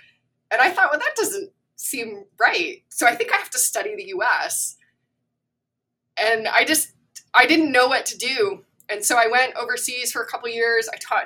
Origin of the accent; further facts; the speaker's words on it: Wyoming, United States; disappointed I didn't get to go further away from my hometown. And so I spent most of my time at the University of Wyoming trying to get out of Wyoming.